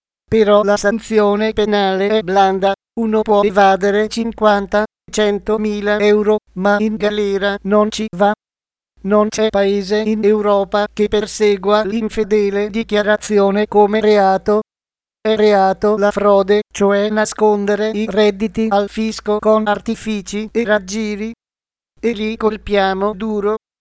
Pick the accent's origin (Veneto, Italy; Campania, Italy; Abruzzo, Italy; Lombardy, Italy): Campania, Italy; Naples; Io sono napoletano, a Napoli si dice, si parla a schiavere